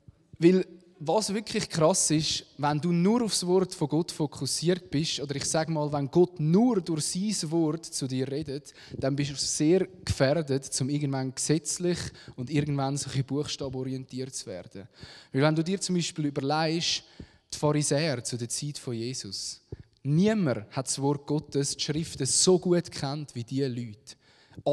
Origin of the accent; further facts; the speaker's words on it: Switzerland; wenn man da so als Westler, als Schweizer, wo manchmal ja so viel mit unserem Verstand ergreifen und machen können